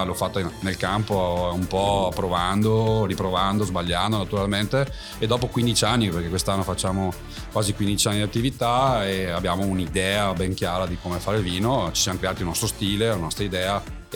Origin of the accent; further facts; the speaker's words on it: Vicenza, Veneto, Italy; vengo da Vicenza